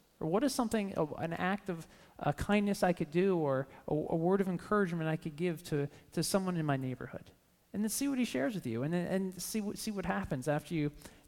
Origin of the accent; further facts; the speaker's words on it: King of Prussia, Pennsylvania, United States; I grew up in King of Prussia